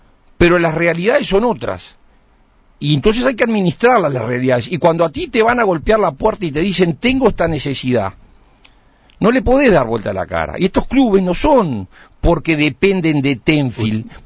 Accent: Uruguay; es un orgullo como uruguayo

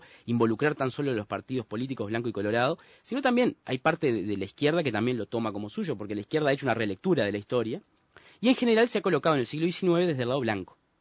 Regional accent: Parque del Plata, Canelones, Uruguay; also born or lived in Montevideo; Yo soy de la costa. En realidad soy de Montevideo, pero me crié en la costa, en Parque del Plata.

